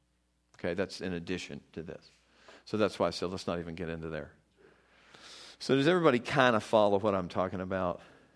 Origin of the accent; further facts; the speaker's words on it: the South, United States; Keep in mind, I grew up in the South, and I mean, that was kind of common, not 100%, but it was kind of common.